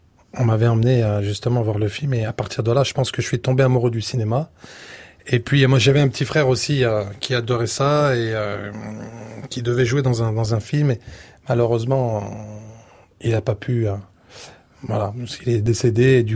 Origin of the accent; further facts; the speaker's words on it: France; je suis français totalement. Et par mon accent et par mes origines et mon passeport